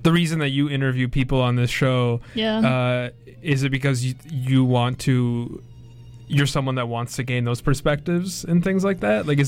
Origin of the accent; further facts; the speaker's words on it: North Vancouver, British Columbia, Canada; I grew up in Vancouver. I was born here, specifically North Vancouver, which is its own separate city